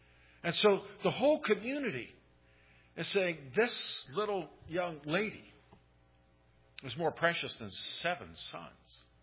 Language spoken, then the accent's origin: English; Terrell, Texas, United States; I was in Dallas this week and talking to someone and saying I was from Terrell.